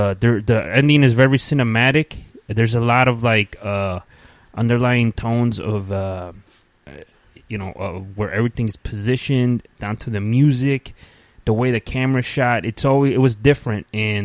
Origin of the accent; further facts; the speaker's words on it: Indiana, United States; And then I told her, like, we're from Indiana.